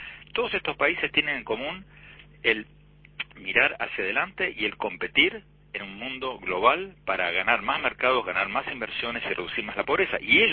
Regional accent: Argentina; now in United States; mismo en Estados Unidos, donde vivo desde que me fui de Argentina en 1976

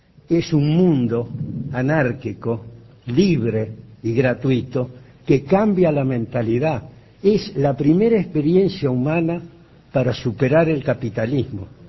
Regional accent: Montevideo, Uruguay; born there; Después en la otra dice que nací en Montevideo, como efectivamente.

